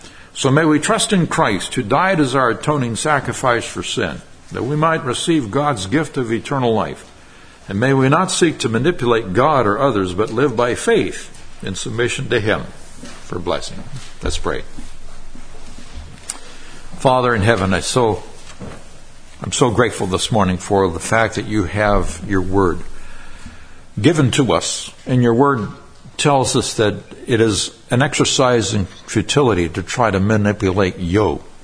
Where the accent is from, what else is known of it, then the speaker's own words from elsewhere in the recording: Chico, California, United States; born there; I was born in this country. I was born in Chico, California, a long time ago.